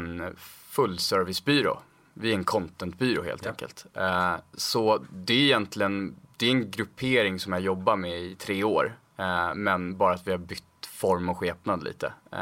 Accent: Stockholm, Stockholm County, Sweden; Född och uppvuxen i Stockholm, väldigt sportintresserad generellt

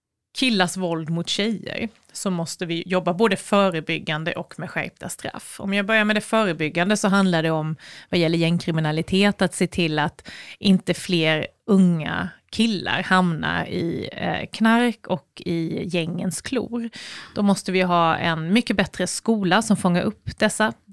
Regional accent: Småland, Sweden; Vi är ju såna smålänningar så vi köper ju i mängder.

